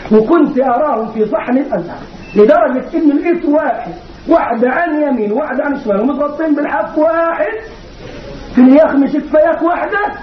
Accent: Egypt; الجماعة اللي بيعملوا الموالد عندنا في مصر للاولياء حاسبين التواريخ مظبوط

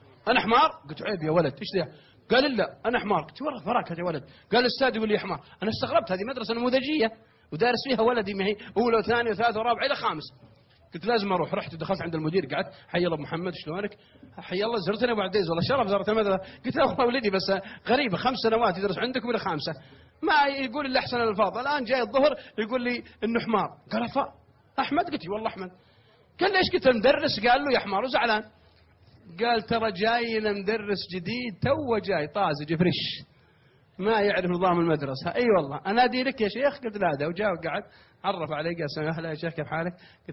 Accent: Kuwait; فكلمت اليوم قلت الشيخ عندنا في الكويت،

